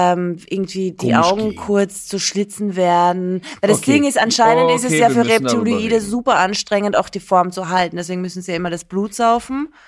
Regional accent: Austria; Und ich bin Österreicherin.

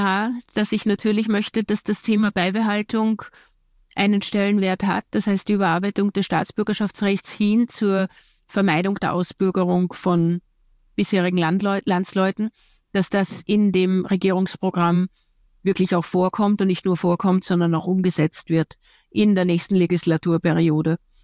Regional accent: Austria; moved away; ich lebe gerne auch woanders und sehe mich daher weiterhin eigentlich als Österreicherin, die derzeit im Ausland lebt, aber nicht auf Zeit, sondern auf unbestimmte Zeit und vielleicht auch auf immer.

